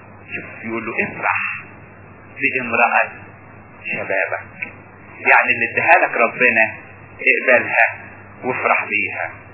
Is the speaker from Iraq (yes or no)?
no; Upper Egypt, Egypt; ليا واحد قريبي عندنا في الصعيد